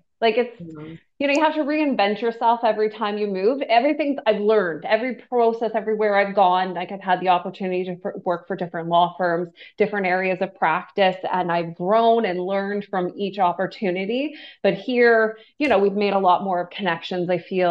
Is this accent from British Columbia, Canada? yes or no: no; Port Dover, Ontario, Canada; also born or lived in Sarnia / Cochrane; now in Owen Sound, Canada; So I grew up in Norfolk County, so that's Port Dover, Ontario, and then my husband works for Ontario Power Generation, so I've had the joys of moving across the province. I've been based out of Sarnia, and then we were as far as Cochrane